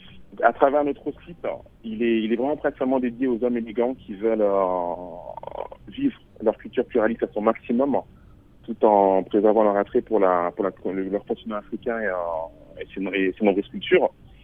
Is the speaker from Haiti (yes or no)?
no; France; now in London, United Kingdom; Moi, je suis né et j'ai grandi en France. Des parents congolais